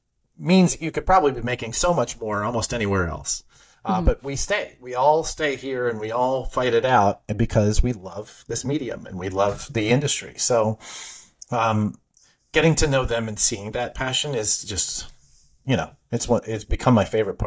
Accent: Texas, United States; also born or lived in California / New York; now in Brooklyn, United States; I'm a kid from Texas who lived in California and then New York.

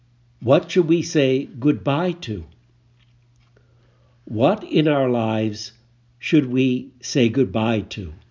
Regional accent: Philadelphia, Pennsylvania, United States; Now, growing up in Catholic Philadelphia, the Lent question was always put in terms of, what are you going to give up for Lent?

